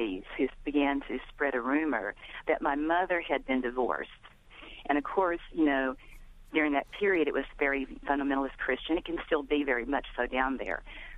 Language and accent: English; Deep South, United States; I was calling in to just express, as a child growing up in the Deep South, my parents were like community organizers.